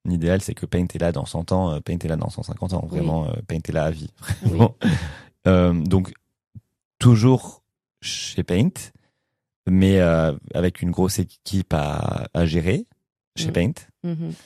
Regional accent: France; moi je suis français

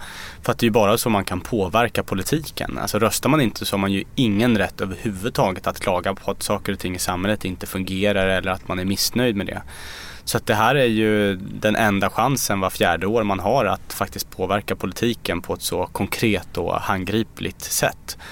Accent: Stockholm, Stockholm County, Sweden; Jag kommer ju från Kista där man ser kring hela Järvafältet, alltså Tensta, Rinkeby, Hjulsta, Husby.

